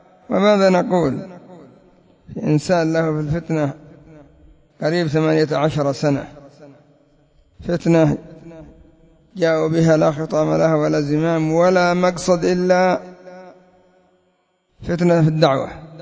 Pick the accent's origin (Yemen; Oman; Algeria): Yemen; هكذا عندنا في اليمن، كما أفسد محمد المهدي وعقيل المقطري